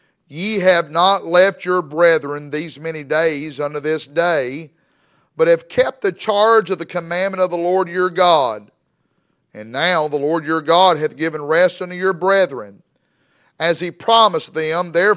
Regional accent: Mississippi, United States; And I am from Mississippi, and don't hold that against me.

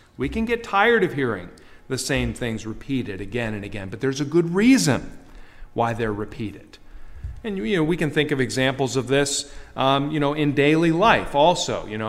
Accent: Cleveland, Ohio, United States; I can say that because I grew up in Cleveland.

